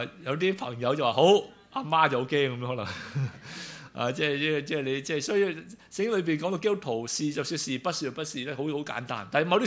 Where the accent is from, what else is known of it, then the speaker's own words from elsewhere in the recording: Chaozhou, Guangdong, China; 因為我係潮州人嘅